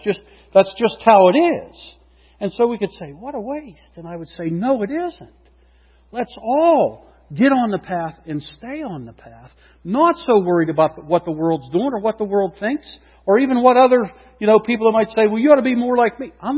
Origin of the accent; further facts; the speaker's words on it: Butler, United States; I'm just, you know, a shepherd, pastor, teacher in a little church in a dumpy town. And I say that I'm from Butler, too.